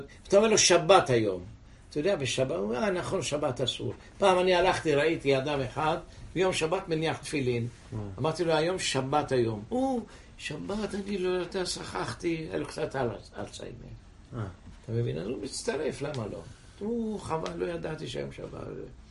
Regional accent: Odesa, Odesa Oblast, Ukraine; now in Israel; אני באתי מאודסה, רגע אחד, אודסה, יש שם היום חבדים.

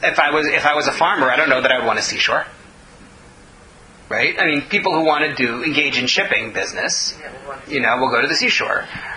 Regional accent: United States; I don't know where Catalonia is. I'm American.

